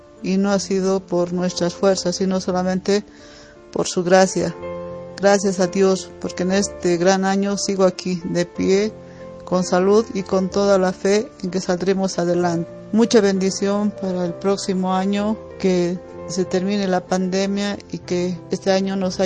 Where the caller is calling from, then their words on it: Bolivia; desde Bolivia y quería hacerles llega